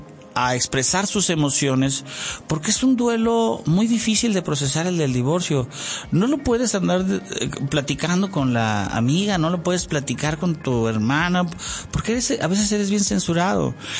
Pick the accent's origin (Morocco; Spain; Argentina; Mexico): Mexico; Santiago Papasquiaro, Durango; born there; estar en mi comunidad original, donde yo nací, en Santiago Papasquiaro, en la estancia